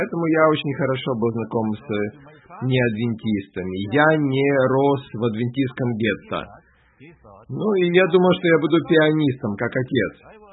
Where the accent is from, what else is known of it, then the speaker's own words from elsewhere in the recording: Argentina; Я родился в Аргентине после Второй мировой войны.